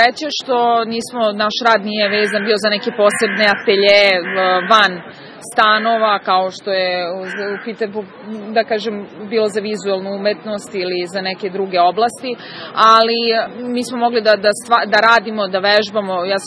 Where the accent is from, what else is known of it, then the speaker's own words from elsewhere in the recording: Kragujevac, Šumadija, Serbia; posvetim baš upravo mom rodnom gradu, Kragujevcu